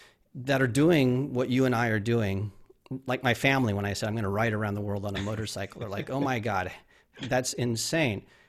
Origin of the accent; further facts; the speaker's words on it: Arizona, United States; I'm from Arizona, so it's pretty simple to get into Mexico.